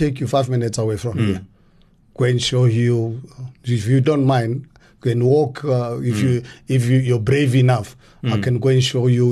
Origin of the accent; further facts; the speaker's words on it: Hammanskraal, Gauteng, South Africa; born there; I was born in poverty in Haramuts, in Amanskraal.